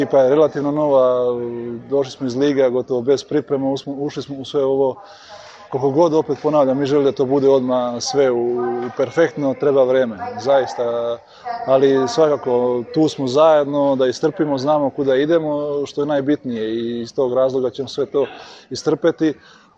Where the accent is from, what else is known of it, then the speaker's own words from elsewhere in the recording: Serbia; mi ćemo svakako kao Srbija, kao Srbi idemo na svaku pobedu